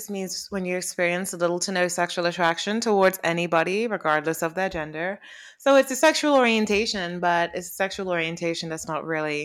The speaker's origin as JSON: {"language": "English", "town": "Reading", "region": "South East England", "country": "United Kingdom", "tie": "born or raised there", "said": "Because I am from Reading. I was born in Reading and I have a weird accent because I watched a lot of Cartoon Network and Nickelodeon as a kid, and it permanently messed up my accent for the rest of my life."}